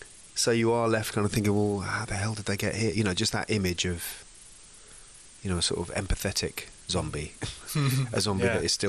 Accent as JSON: {"language": "English", "region": "England", "country": "United Kingdom", "said": "for me, as an English person"}